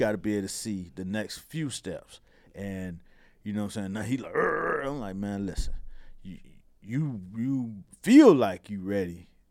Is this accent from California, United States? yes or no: no; Miami, Florida, United States; I'm from Miami. You be in real situations with real danger and real, like, life or death shit.